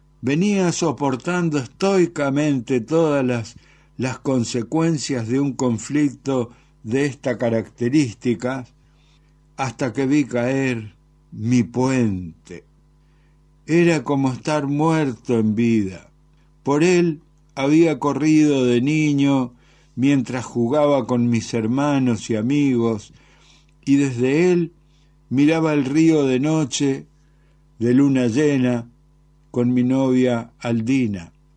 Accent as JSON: {"language": "Spanish", "town": "Mostar", "region": "Federation of Bosnia and Herzegovina", "country": "Bosnia & Herzegovina", "tie": "born or raised there", "moved": "as an adult", "lives_now": "Argentina", "said": "Yo nací en Mostar, en Yugoslavia. Allí me crié siendo un niño muy feliz, y cuando solo tenía 20 años"}